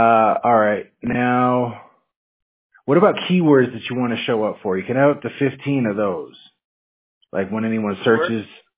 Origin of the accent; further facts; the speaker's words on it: Washington, United States; I'm from Washington State, so I'm. That's all I remember from there: rain and snow, man.